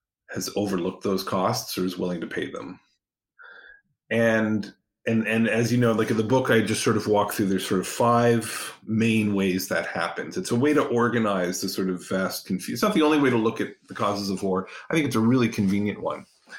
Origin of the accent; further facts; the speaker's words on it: Canada; moved away as an adult; now in United States; I am an immigrant. I grew up in Canada. I moved here when I was in my 20s.